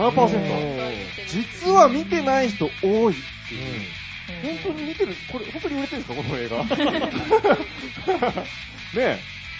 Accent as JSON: {"language": "Japanese", "region": "Saitama", "country": "Japan", "said": "僕は埼玉出身で"}